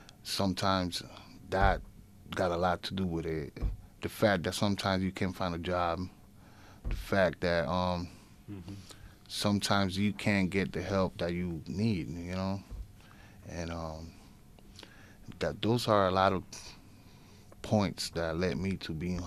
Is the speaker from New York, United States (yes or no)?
yes; New York City, New York, United States; also born or lived in Puerto Rico; Me, I grew up in New York City, mm-hmm. Puerto Rico, you know, and here.